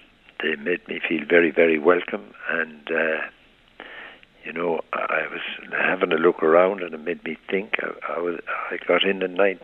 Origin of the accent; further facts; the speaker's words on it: Ireland; it's a reason you love just being Irish.